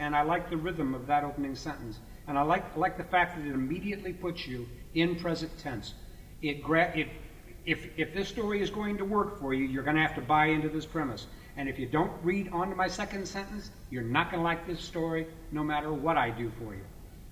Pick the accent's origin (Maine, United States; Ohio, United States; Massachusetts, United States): Massachusetts, United States; Boston; I'm from New York, or Boston. I'm from Boston.